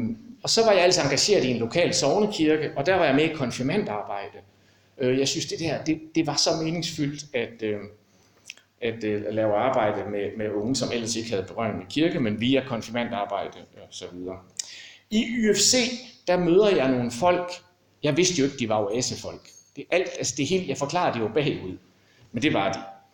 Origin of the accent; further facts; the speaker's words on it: Billund, Region of Southern Denmark, Denmark; En lidt speciel ting, jeg er vokset op i Billund